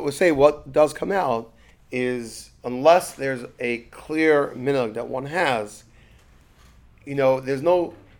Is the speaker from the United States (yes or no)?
yes; Brooklyn, New York, United States; when I grew up in Brooklyn, there was another yeshiva, Chaim Berlin.